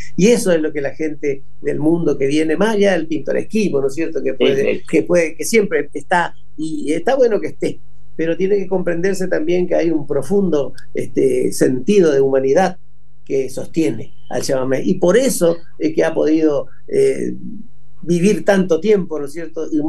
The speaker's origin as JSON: {"language": "Spanish", "town": "Mercedes", "region": "Corrientes", "country": "Argentina", "tie": "born or raised there", "also_born_or_lived": "Mantilla"}